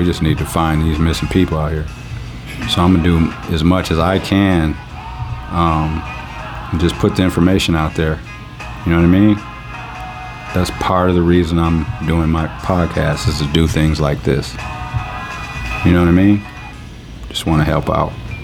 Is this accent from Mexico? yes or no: no; Milwaukee, Wisconsin, United States; but I'm from Milwaukee, so we're gonna look for some missing people from Milwaukee.